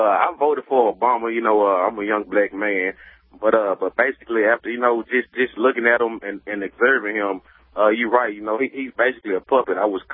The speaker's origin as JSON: {"language": "English", "country": "United States", "said": "you know, I'm an American and I love my country."}